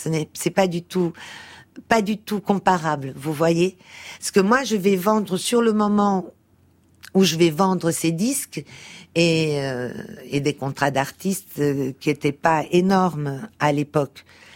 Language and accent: French; Portugal; À mon enfance, au Portugal, à ma mère.